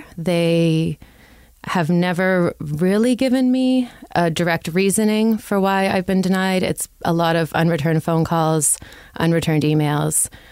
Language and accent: English; Toronto, Ontario, Canada; I'm from Toronto.